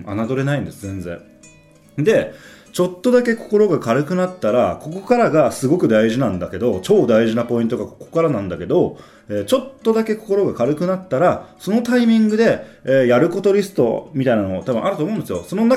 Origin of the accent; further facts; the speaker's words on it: Kurume, Fukuoka, Japan; 僕の地元の九州、僕は九州の福岡県の久留米が地元なんだけど、